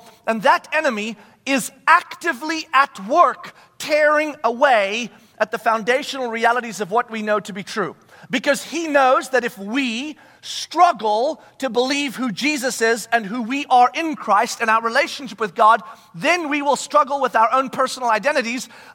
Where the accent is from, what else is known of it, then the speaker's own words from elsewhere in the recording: South Africa; born there; moved away; Not because I was born in South Africa. Never saw a lion until after I moved here and then went back for safari, right?